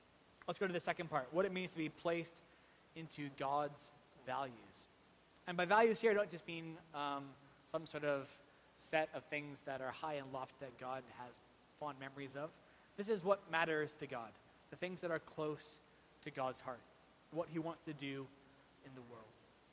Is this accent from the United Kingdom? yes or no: no; Calgary, Alberta, Canada; I grew up in Calgary